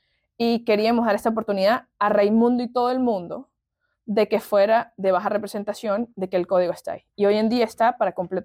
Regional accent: Venezuela; yo soy de Venezuela

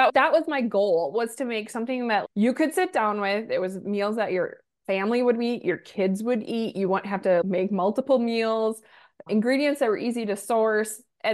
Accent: Minnesota, United States; I'm from Minnesota

